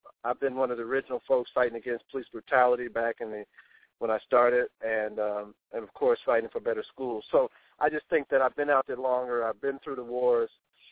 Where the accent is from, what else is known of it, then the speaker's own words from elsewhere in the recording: Cleveland, Ohio, United States; Just being out here, I was born and raised in the Glenville Collinwood neighborhoods.